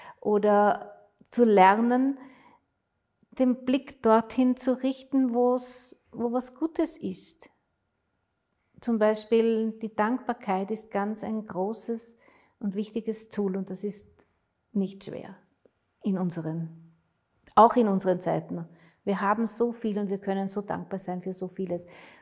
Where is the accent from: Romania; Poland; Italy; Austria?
Austria; Damals war es ja noch ganz streng bei uns in Österreich.